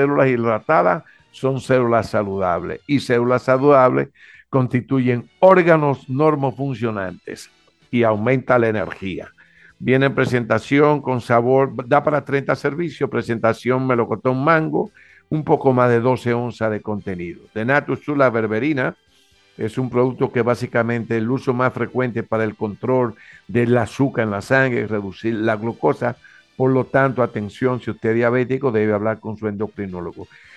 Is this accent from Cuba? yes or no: no; Cibao, Dominican Republic; el cibaeño, somos de Cibao.